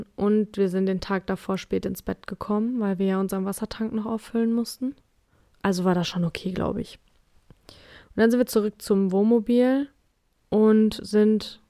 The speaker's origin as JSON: {"language": "German", "country": "Germany", "said": "Also der hat an meinem Englisch erkannt, dass ich aus Deutschland komme"}